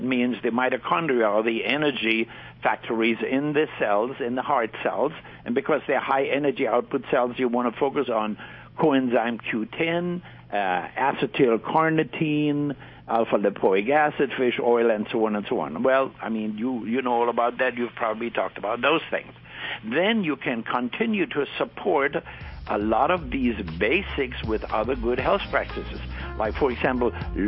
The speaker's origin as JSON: {"language": "English", "region": "New York", "country": "United States", "lives_now": "Chicago, United States", "said": "No, actually, I'm a New Yorker. I got my PhD at State University of New York at Stony Brook."}